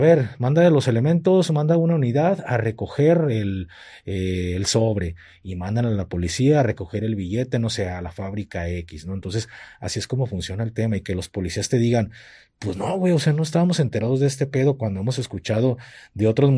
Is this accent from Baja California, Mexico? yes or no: no; Guadalajara, Jalisco, Mexico; yo se los digo como tapatío y se los digo como muchas personas que vienen aquí a la oficina, que vienen aquí a Guadalajara